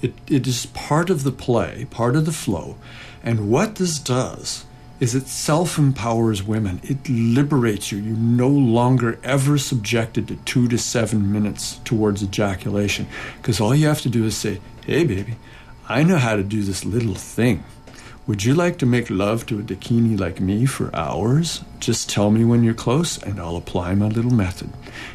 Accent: San Francisco, California, United States; moved away; Francisco, and I'm really excited to be back here. I've been gone 32 years.

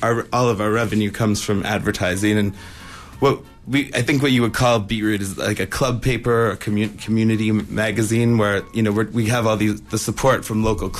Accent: Calgary, Alberta, Canada; I grew up in Calgary, in the punk rock scene in Calgary, actually.

